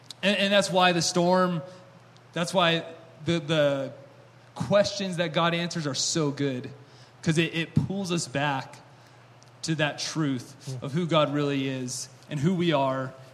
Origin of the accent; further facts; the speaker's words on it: Tahoe, United States; I grew up here in Tahoe